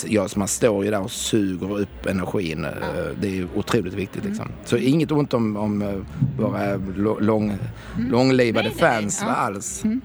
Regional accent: Helsingborg, Skåne, Sweden; För jag har flyttat tillbaka till Helsingborg där jag kommer från.

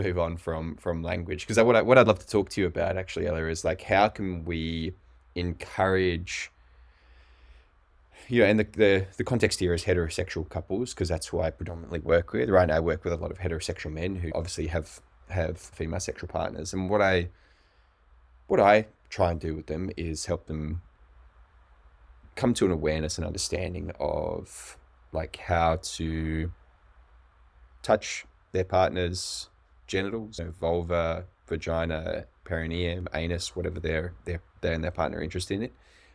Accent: Australia; also born or lived in United States; obviously being Australian, I've liberally used the word cunt before in my life.

